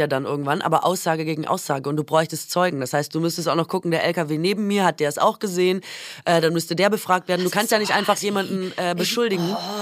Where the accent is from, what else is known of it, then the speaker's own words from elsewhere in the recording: Baden-Württemberg, Germany; Okay, also ich komme ja aus Baden-Württemberg.